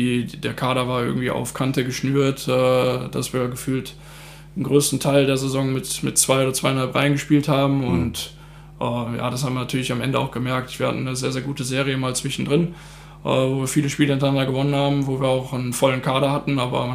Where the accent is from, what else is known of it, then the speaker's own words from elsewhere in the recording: Krefeld, North Rhine-Westphalia, Germany; also born or lived in Cologne; das Krefelder Jahr, irgendwie in meine Heimat zurückzukommen nach 9 Jahren in Köln, war für mich schon schön.